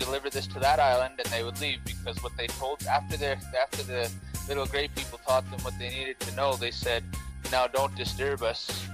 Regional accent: Canada; you want to call us, you know, First Nations, there's another word. In Canada. And more specifically, I am from the Cree and the Dene nations.

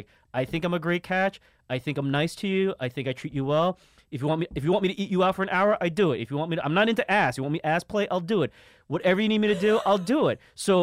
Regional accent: Harlem, New York, United States; maybe because I grew up in Harlem

